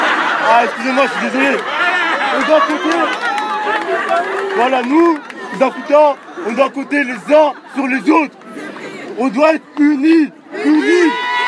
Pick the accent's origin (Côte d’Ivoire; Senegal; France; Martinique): Côte d’Ivoire; je suis ivoirien.